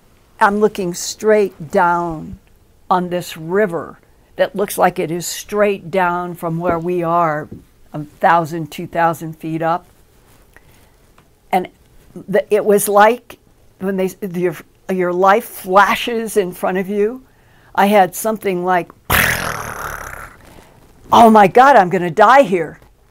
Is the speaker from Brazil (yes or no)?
no; United States; where I was staying as an American with this small group in Cusco